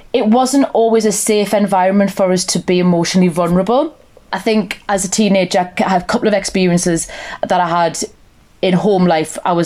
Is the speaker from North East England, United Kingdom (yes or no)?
yes; North East England, United Kingdom; accent: Geordie; Known for being quite friendly as a people, Geordies. That's why my accent's quite peculiar.